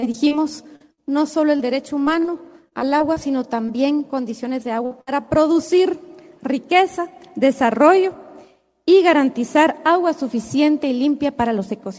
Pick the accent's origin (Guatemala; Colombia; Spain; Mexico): Guatemala; porque tenemos como guatemaltecos que poder vivir en paz